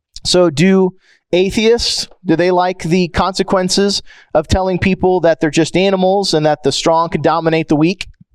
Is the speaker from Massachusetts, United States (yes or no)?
no; Indiana, United States; I grew up in Indiana, and Ryan White was a young child in Indiana